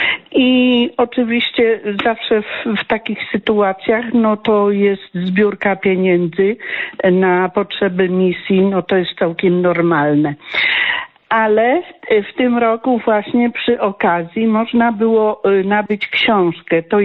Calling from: Germany; Ja z Niemiec dzwonię. W sierpniu wyjeżdżałam do Niemiec

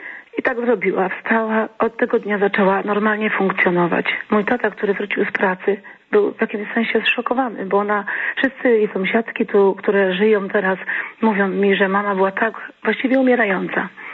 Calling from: Świętokrzyskie Voivodeship, Poland; ze Świętokrzyskiego.

